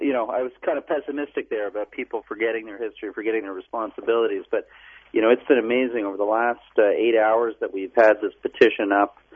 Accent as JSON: {"language": "English", "country": "Canada", "said": "Flanders Field, I mean, we had to memorize that in school. Everyone did. It was one of the kind of creeds of being Canadian."}